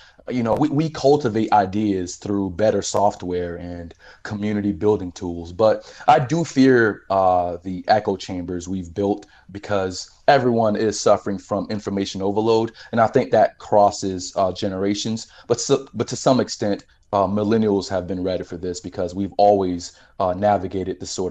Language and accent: English; Florida, United States; also born or lived in Miami; I moved back to South Florida. It's home. I was born in Miami, raised in Palm Beach County.